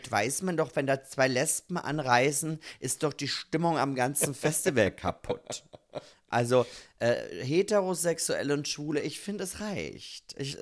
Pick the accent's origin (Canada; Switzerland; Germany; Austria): Austria; Carinthia; Also ich als Kärntnerin kenne ja nun meine Landsleute